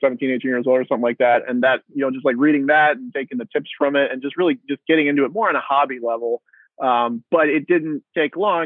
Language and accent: English; Glendale, Wisconsin, United States; I grew up in Glendale. So kind of the north side.